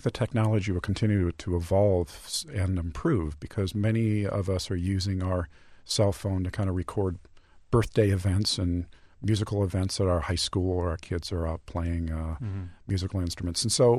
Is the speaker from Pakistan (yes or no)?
no; Midwest, United States; sounds that are surrounding me right now here in the Midwest are part of who I am because I grew up as a Midwesterner.